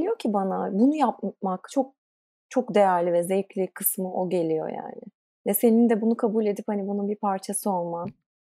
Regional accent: Ankara, Turkey; also born or lived in Istanbul; yani ben Ankara'da büyüdüm. İstanbul'da üniversite okudum, iş hayatına İstanbul'da atıldım vesaire.

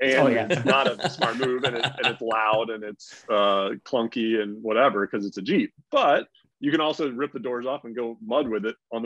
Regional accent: East Coast, United States; I'm from the East Coast. Like, Northeast, you do not need a TRX.

